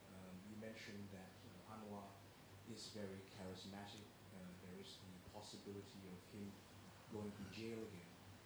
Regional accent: Malaysia; now in Australia; I was born in Malaysia. I grew up in Malaysia. And I subsequently emigrated to Australia

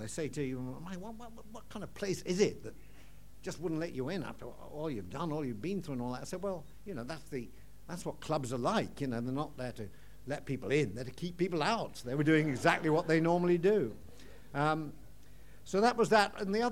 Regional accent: Sheffield, Yorkshire and the Humber, United Kingdom; since I read about explorers when I was a kid growing up in Sheffield.

